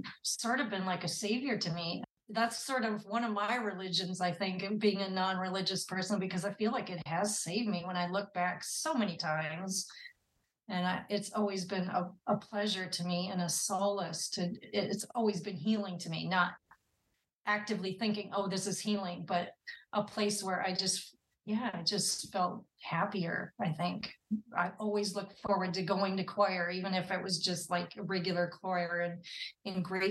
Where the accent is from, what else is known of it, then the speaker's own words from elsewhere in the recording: United States; So that's pretty miraculous when you think he's British and I'm American.